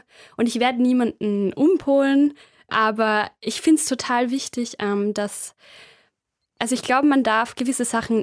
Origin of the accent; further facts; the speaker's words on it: Upper Austria, Austria; ich bin am Land in Oberösterreich aufgewachsen.